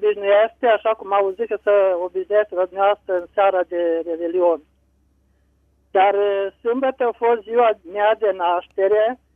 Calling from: Mintia, Hunedoara County, Romania; din Mintia, Hunedoara. La noi în biserică sunt baptistă

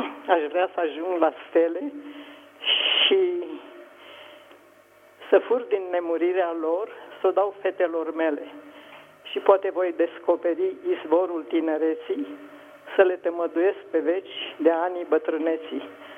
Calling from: Bucharest, Romania; Sunt din București.

